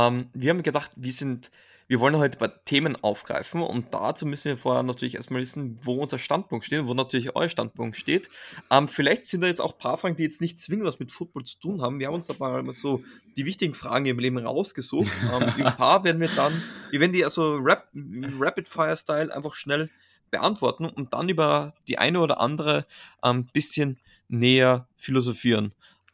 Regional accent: Austria; Als Österreicher die ELF.

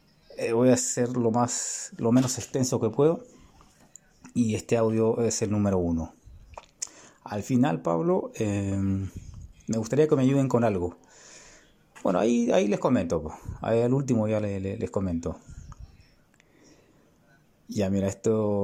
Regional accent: Lima, Peru; now in Chile; yo soy de Chorrillos. Yo vivía en el Túpac Amaru de Villa, ¿no? Es como el Túpac es como cerro, ¿ya? Yo del Túpac, del cerro

